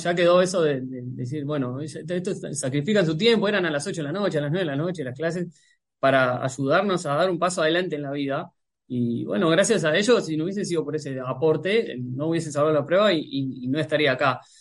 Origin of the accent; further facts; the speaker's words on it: Tacuarembó, Uruguay; Yo soy de Tacuarembó